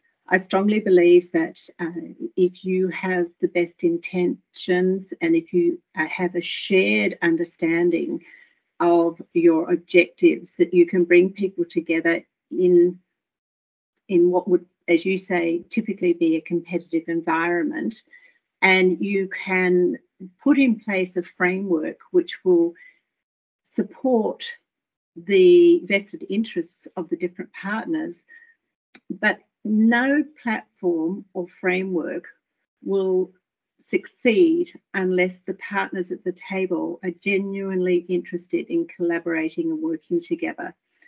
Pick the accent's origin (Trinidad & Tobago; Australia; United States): Australia; South Australia; moved away as an adult; South Australia was originally my home state. I left here many, many years ago after finishing my tertiary studies.